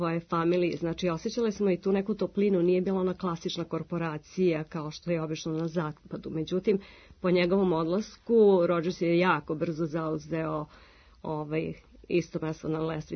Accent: Serbia; mi koji smo došli iz Srbije

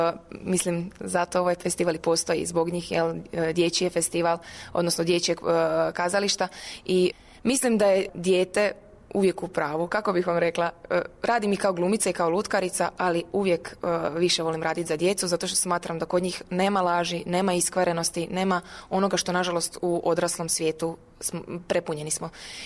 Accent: Osijek, Osijek-Baranja County, Croatia; ja dolazim isto iz Osijeka, koji je isto tako mali grad

